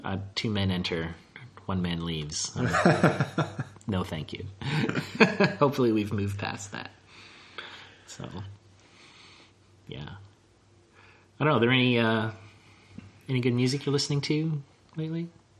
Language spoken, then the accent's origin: English; Midwest, United States; I've spent more time in Chicago growing up in the Midwest as I have than I have in New York.